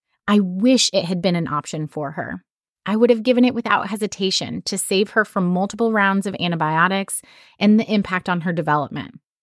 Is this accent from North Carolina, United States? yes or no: yes; North Carolina, United States; I'm from North Carolina, so kill 'em with kindness is a common phrase used down south.